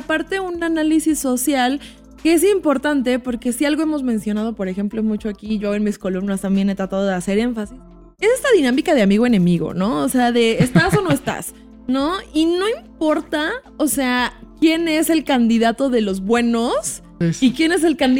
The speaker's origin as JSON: {"language": "Spanish", "region": "Mexico City", "country": "Mexico", "said": "Digo, yo soy de la Ciudad de México."}